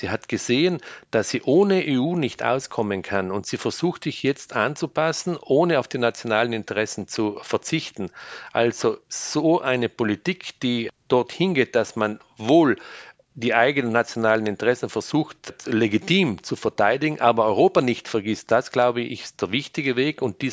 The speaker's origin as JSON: {"language": "German", "region": "Trentino-Alto Adige", "country": "Italy", "said": "Also auf alle Fälle Europäer, gute italienische Staatsbürger, aber wir fühlen uns als österreichische Minderheit und als Südtiroler."}